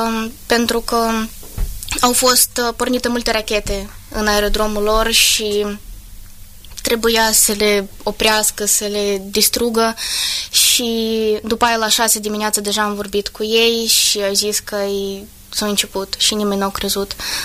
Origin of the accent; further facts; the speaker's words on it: Kyiv, Ukraine; Eu sunt din Kiev și părinții mei stau la țară, în imediată apropiere de Kiev, lângă un orașel mai mic, chiar lângă un aerodrom de armată.